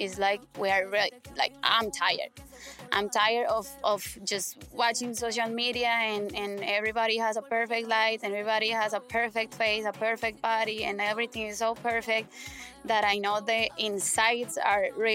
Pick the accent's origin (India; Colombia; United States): Colombia; I'm from Colombia